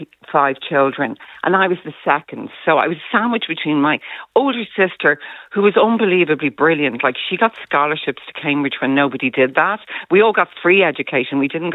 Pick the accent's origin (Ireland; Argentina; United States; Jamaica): Ireland; Dublin, Leinster; I grew up in South County Dublin in Coroner's Court that people always assume you live in a mansion or something.